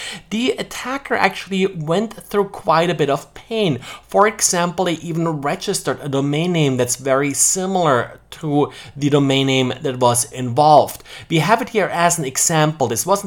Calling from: Jacksonville, Florida, United States; I'm the recording from Jacksonville, Florida.

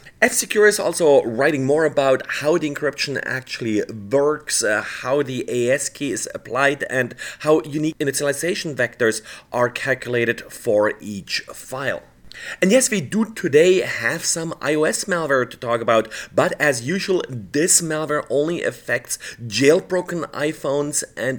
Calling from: San Antonio, Texas, United States; today I'm recording from San Antonio, Texas.

